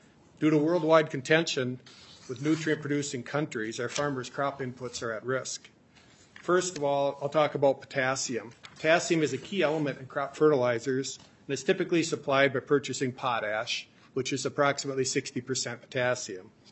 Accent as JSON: {"language": "English", "town": "Olivia", "region": "Minnesota", "country": "United States", "said": "I'm from Olivia, Minnesota. I'm part of a family farming operation"}